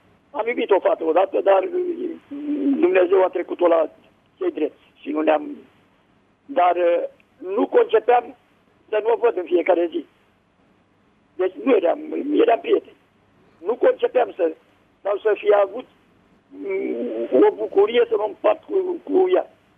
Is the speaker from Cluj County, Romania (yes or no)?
no; Slatina, Olt County, Romania; din Slatina.